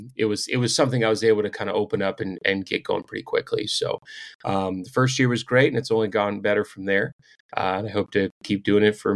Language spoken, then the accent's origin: English; Pennsylvania, United States; the national lead for Huntworth Gear out of Pittsburgh. So right here in my home state.